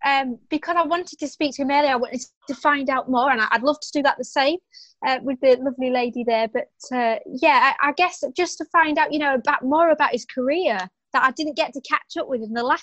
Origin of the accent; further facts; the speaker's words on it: Cleethorpes, Yorkshire and the Humber, United Kingdom; I'm from Cleethorpes.